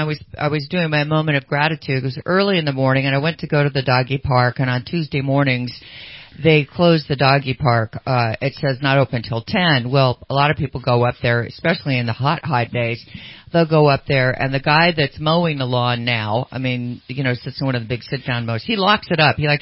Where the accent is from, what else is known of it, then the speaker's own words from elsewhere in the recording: Sacramento, California, United States; I grew up in Sacramento on the American River. Was my junior through high school, which was Rio Americano area, and right on the river.